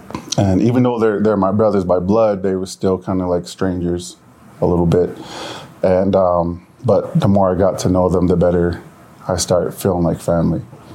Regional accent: Wyoming, United States; now in Utah, United States; I am originally from the Wind River Reservation in Wyoming. I'm half Native American, half Tongan. My tribe is Ogallala Lakota Sioux tribe. And I moved here to Utah, 2005.

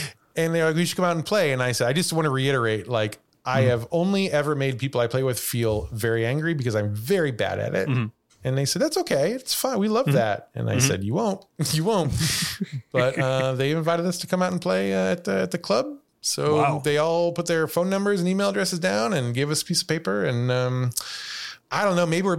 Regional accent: Chicago, Illinois, United States; But I think when I told them I was from Chicago

